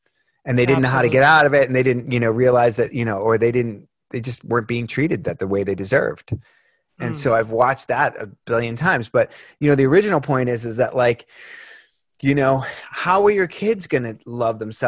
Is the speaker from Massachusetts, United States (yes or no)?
yes; Boston, Massachusetts, United States; I fried my brain on drugs when I was a teenager growing up in Boston, taking too much acid or what